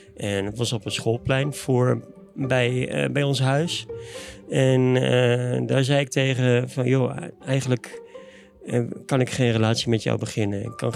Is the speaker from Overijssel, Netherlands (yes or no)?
no; Groningen, Netherlands; 49 en ik kom uit Groningen.